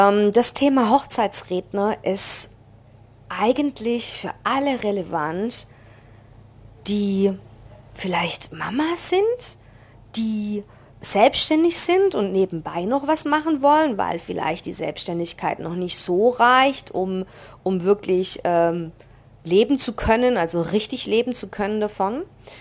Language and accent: German; Baden-Württemberg, Germany; ich komme jetzt aus dem Schwabenland